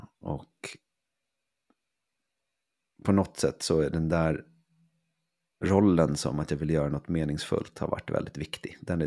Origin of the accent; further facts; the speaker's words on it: Sweden; Jag är ungefär 40 år gammal. Jag är född och uppvuxen i Sverige. Med en pappa från Indien och en mamma från, som är halvsvensk och halvtysk.